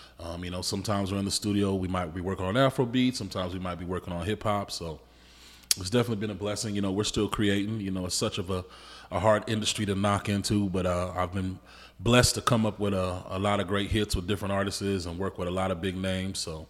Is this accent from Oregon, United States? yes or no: yes; Portland, Oregon, United States; also born or lived in Brooklyn; I'm from Brooklyn, New York. My parents were both born in Haiti, and we moved to Portland, Oregon when I was three.